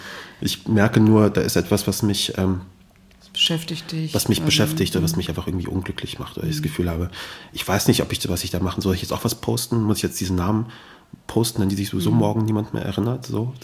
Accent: Kassel, Hesse, Germany; ich komme ja aus Kassel

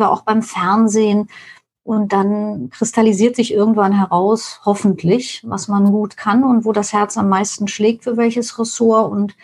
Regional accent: East Germany, Germany; Ich bin in der DDR aufgewachsen und hatte das große Glück, in einem, wie soll ich sagen, DDR-systemkritischen Haushalt aufzuwachsen.

